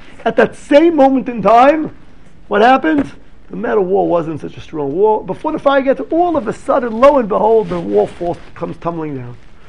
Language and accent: English; Riverdale, New York, United States; Okay, I grew up in Riverdale.